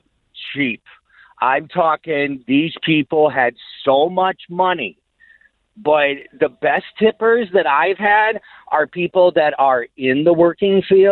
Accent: Minnesota, United States; also born or lived in Los Angeles; I grew up here in Minnesota, and I'm a hairstylist.

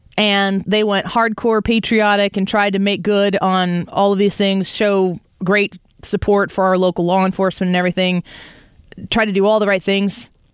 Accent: St. Louis, Missouri, United States; I ended up replying back to people like, you're not even on, I'm from St. Louis.

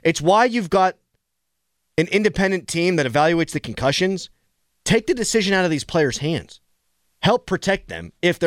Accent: Pittsburgh, Pennsylvania, United States; All my friends, I grew up in Pittsburgh. All my friends from high school live out in Denver.

